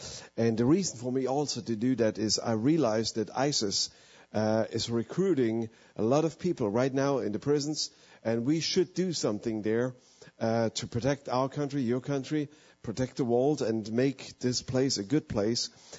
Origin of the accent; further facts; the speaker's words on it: Leipzig, Saxony, Germany; English is a second language; My wife and I, we come from Germany, from a little town, 500,000 people live there. It's called Leipzig.